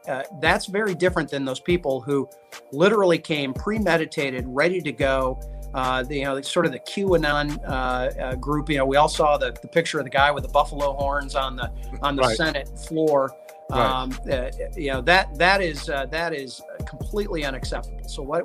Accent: Zeeland, Michigan, United States; The second one was a 460% voter turnout in my hometown of Zeeland.

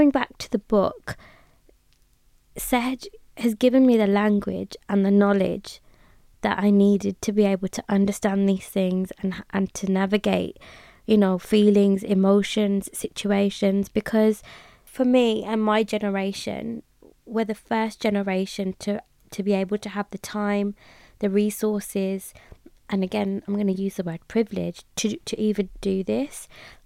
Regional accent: Birmingham, West Midlands, United Kingdom; here I get asked to where are you from, I say Birmingham, and they say no, where you're really from.

